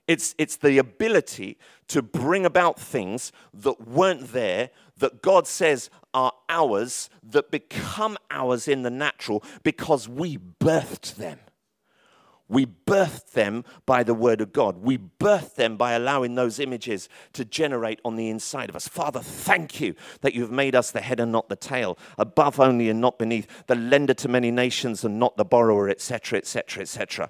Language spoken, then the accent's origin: English; Tottenham, London, United Kingdom; as you do, growing up in Tottenham.